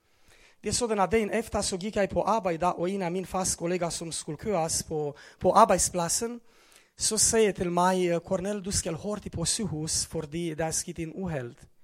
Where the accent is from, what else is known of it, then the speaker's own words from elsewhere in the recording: Onești, Bacău County, Romania; jeg kommer fra Onești, den nordlige del af Rumænien